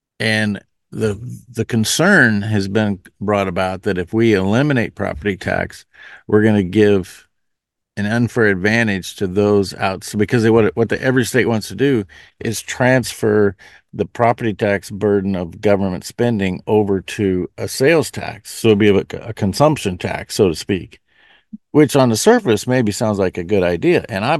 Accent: Nebraska, United States; including my home state, North Dakota, my home state of Nebraska

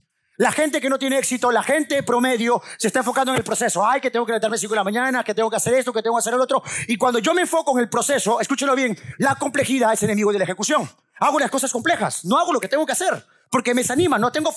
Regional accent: Peru; Todos sabemos que es Machu Picchu porque somos peruanos.

